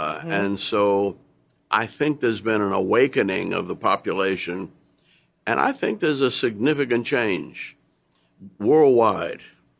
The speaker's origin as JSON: {"language": "English", "town": "New Orleans", "region": "Louisiana", "country": "United States", "tie": "born or raised there", "said": "I mean, I grew up in New Orleans, and I would say the kind of thing that we've had this last year, we had throughout my life."}